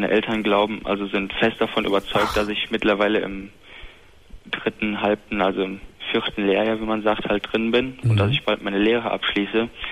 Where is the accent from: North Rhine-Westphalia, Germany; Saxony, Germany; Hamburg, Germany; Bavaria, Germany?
Hamburg, Germany; now in Rhein-Sieg-Kreis, Germany; Ich bin von Hamburg in den Rhein-Sieg-Kreis gezogen.